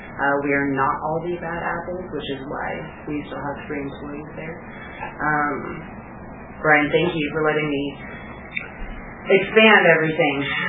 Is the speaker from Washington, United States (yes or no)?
yes; North Bonneville, Washington, United States; Where am I from? Yeah. I'm from North Bonneville, Washington.